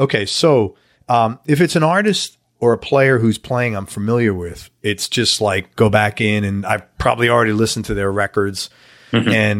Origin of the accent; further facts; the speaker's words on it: New York, United States; They didn't even allow you to listen to country music growing up in New York.